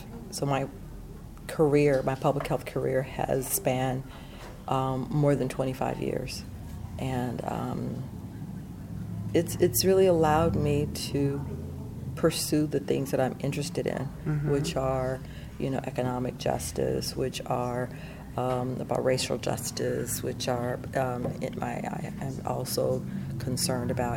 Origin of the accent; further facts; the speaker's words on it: Oakland, California, United States; Mostly always in East Oakland. I was born in East Oakland and raised in East Oakland.